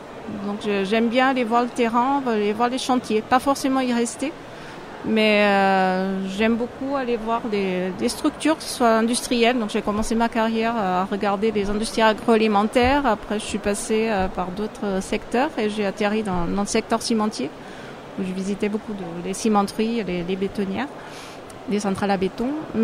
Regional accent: Portugal; French is a second language; now in France; je suis portugaise, hein, donc je n'ai pas fait mes études ici. Et chez moi, on parle moins de ces problèmes de stéréotypes.

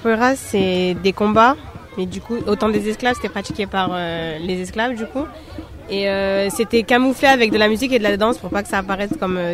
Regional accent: Martinique, France; Après moi, je suis martiniquaise.

